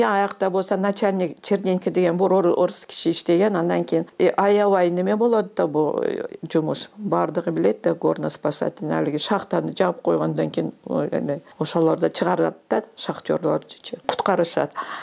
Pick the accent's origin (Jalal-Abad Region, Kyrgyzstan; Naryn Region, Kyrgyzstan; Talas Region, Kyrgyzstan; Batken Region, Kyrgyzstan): Batken Region, Kyrgyzstan; Kyzyl-Kiya; born there; also born or lived in Tashkent / Osh; Кызылкыяда 53 жылы мен төрөлдүм, андан кийин 56 жылы көчүп кетишет.